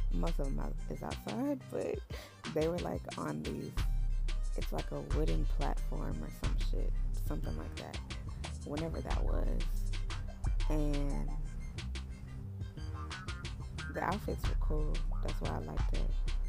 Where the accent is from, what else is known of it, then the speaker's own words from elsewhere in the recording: Houston, Texas, United States; so I'm from Houston, okay? Houston motherfucking Texas, okay? North side in this house, okay? But I've lived around Houston or whatever, you know. But I'm from North side, okay?